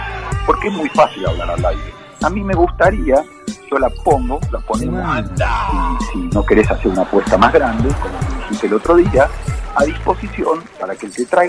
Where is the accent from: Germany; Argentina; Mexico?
Argentina; Bariloche, Río Negro; Trabajo en Bariloche, vivo en Bariloche, toda mi vida estuve acá, mi familia también.